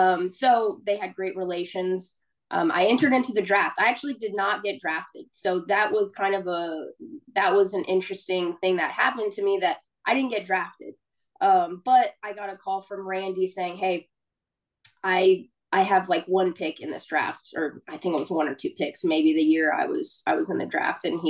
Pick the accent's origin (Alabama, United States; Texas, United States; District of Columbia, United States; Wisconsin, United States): Texas, United States; McKinney; I grew up in McKinney, Texas, so just north of Dallas.